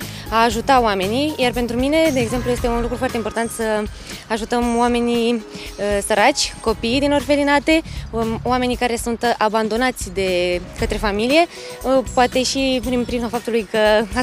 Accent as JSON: {"language": "Romanian", "town": "Craiova", "region": "Dolj", "country": "Romania", "said": "Facultatea de Medicină din Craiova, de unde sunt eu"}